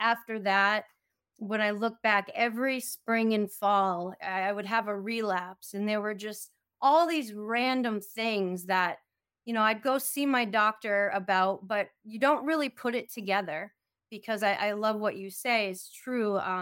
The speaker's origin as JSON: {"language": "English", "region": "Maine", "country": "United States", "tie": "born or raised there", "said": "back in 2012, I moved back to my home state of Maine"}